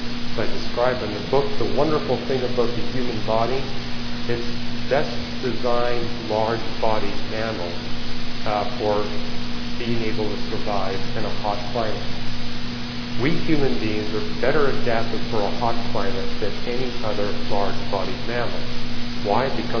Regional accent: Canada; And I remember growing up in Canada, a friend of mine actually had one of these beaver coats

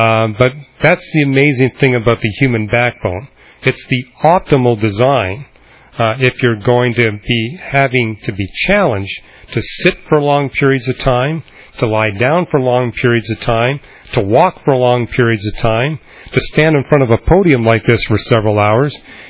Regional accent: Canada; I remember growing up in Canada, and when I was in the first and second grade, I saw all of my classmates going to the nurse's office.

